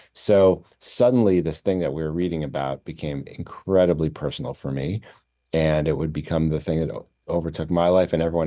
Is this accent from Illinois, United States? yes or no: yes; Chicago, Illinois, United States; I'm from Chicago originally. Most of my family's in Illinois.